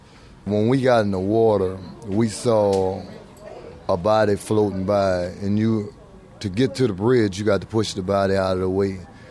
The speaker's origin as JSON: {"language": "English", "town": "New Orleans", "region": "Louisiana", "country": "United States", "said": "I'm from New Orleans. I lived in the lower Ninth Ward."}